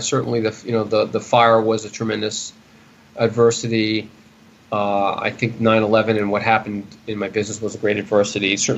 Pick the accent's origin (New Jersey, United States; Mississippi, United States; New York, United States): New York, United States; Queens; Grew up in Forest Hills, Queens, not too far from Citi Field.